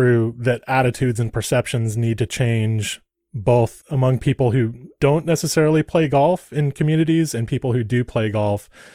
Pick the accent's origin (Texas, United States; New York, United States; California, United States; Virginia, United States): California, United States; Santa Barbara; I grew up in Santa Barbara, California. Beautiful courthouse.